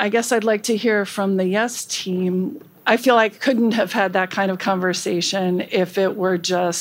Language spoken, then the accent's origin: English; Philadelphia, Pennsylvania, United States; from Philly.